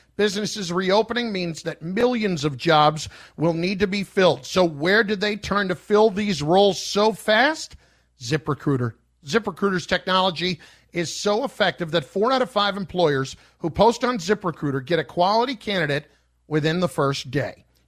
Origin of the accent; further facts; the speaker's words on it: New Jersey, United States; I'm from Jersey, so, like, it's part of growing up that it's in our blood that you have to love him.